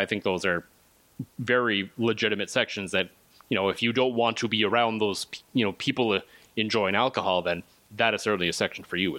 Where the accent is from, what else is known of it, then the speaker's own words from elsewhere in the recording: Ottawa, Ontario, Canada; No, like, when I grew up in Ottawa